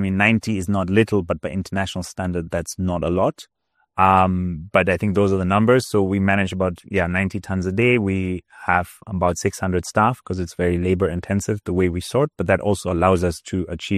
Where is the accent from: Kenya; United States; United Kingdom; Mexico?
Kenya; So I grew up in Kenya as a child, then came back after studying